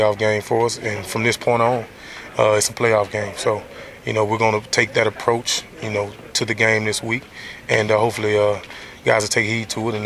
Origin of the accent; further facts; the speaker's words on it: the South, United States; I love the snow. I'm from the South, so didn't get to see it much.